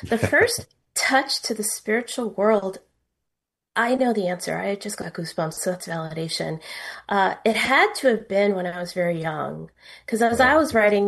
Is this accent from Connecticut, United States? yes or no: yes; Connecticut, United States; I grew up in Connecticut in the woods, and my family's from Brooklyn. I have extended Italian American family in Brooklyn